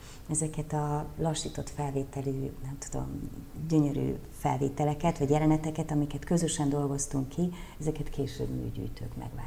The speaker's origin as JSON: {"language": "Hungarian", "country": "Hungary", "said": "És akkor magyarként egy picit olyan egyszerre olyan magányos érzés volt, tehát nem volt kint annyi magyar, mint amennyi francia mondjuk"}